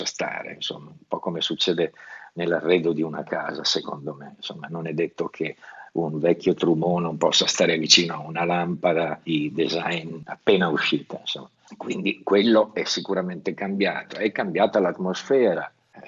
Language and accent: Italian; Milan, Lombardy, Italy; visto che sono milanese